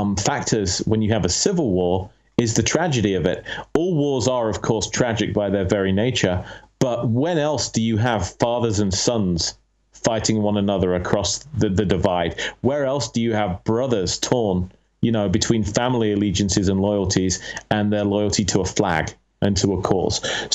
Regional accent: Syston, East Midlands, United Kingdom; I grew up in Leicester, a small town called Syston, actually

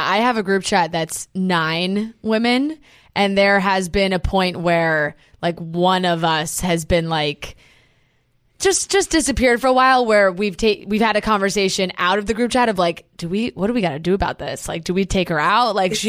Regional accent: New Jersey, United States; now in Manhattan, United States; I grew up in New Jersey.

